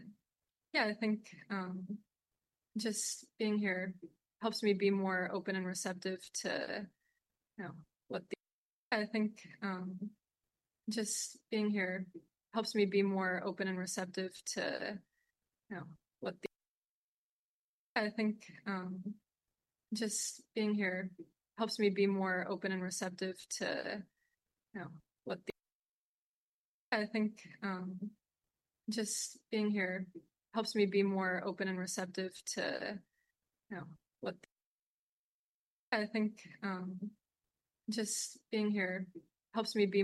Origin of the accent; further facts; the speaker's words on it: Pennsylvania, United States; I had a friend from, I'm from Pennsylvania, and she had told me about coming here.